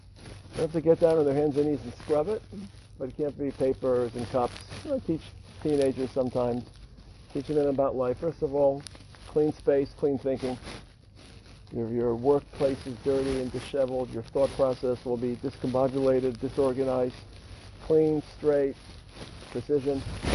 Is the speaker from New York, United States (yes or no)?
yes; Brooklyn, New York, United States; I'm from Brooklyn. I'm a little bit of a rebel.